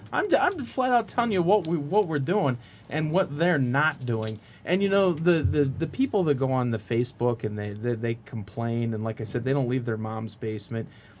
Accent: South Dakota, United States; up in South Dakota.

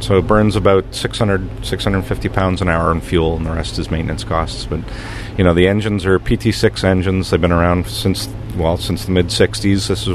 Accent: Toronto, Ontario, Canada; Well, put it this way. I'm from Toronto

